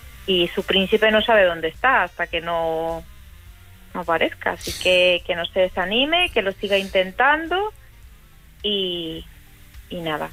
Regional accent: Colombia; now in Spain; Yo soy colombiana, mi esposo es español.

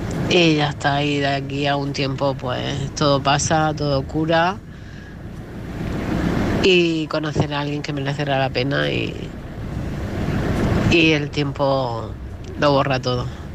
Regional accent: Cartagena, Region of Murcia, Spain; de Cartagena.

